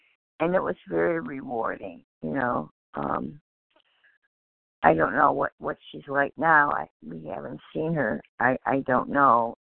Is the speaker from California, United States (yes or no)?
no; Michigan, United States; I'm from Michigan.